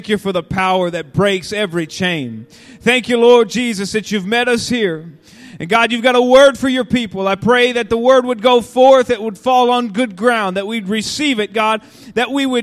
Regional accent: Austin, Texas, United States; I'm from Austin, Texas, so it's a little bit warmer there.

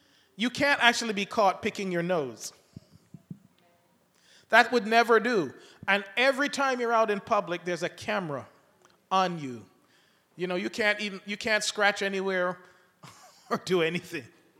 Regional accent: England, United Kingdom; because that was how I was raised in England, to use a knife and fork.

